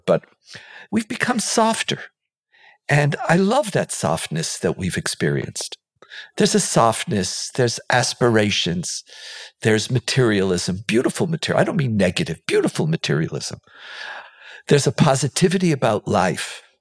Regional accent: Israel; when we grew up here in Israel, but certainly in the early years of the foundation of the country

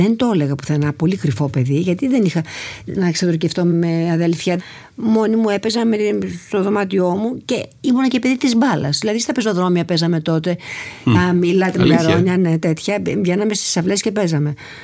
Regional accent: Thessaloniki, Central Macedonia, Greece; born there; η μαμά ήταν πρόσφυγης από τη Σμύρνη, γιαγιά, και εγώ γεννήθηκα στη Θεσσαλονίκη.

